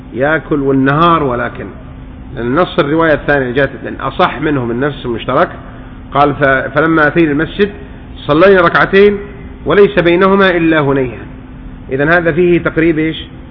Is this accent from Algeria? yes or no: no; Saudi Arabia; الحمد لله نعم كثرت في بلدنا الخليج خاصة السعودية المملكة العربية السعودية